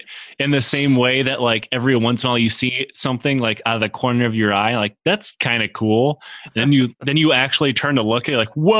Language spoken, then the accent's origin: English; Michigan, United States; It depends, because like from my home state of Michigan, they have Justin Amash